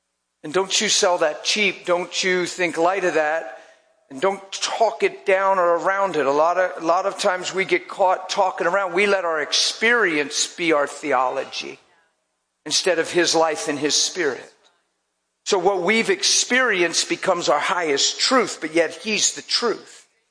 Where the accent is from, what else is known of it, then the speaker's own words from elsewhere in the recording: East Coast, United States; now in California, United States; You know, I'm all the way out in California. I'm from the East Coast.